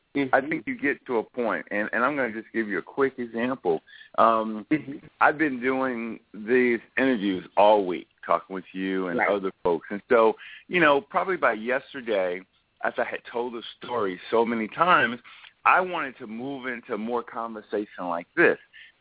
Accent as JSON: {"language": "English", "region": "the South", "country": "United States", "tie": "born or raised there", "said": "I grew up in the South. I've always been big and black."}